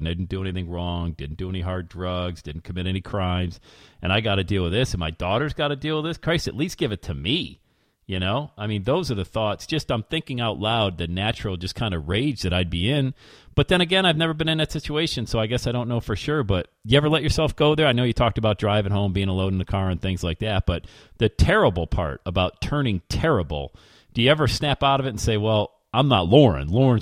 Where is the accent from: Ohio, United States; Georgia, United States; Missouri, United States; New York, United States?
New York, United States; Buffalo; I was following Jim Kelly, the NFL quarterback, only because I'm from Buffalo